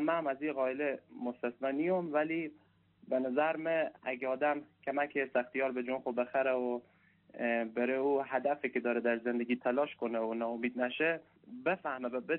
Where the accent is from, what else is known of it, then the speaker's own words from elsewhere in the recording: Mashhad, Razavi Khorasan, Iran; و متولد شهر مشهد کشور ایران هستم. در همینجا بزرگ شدم و همینجا مدرسه رفتم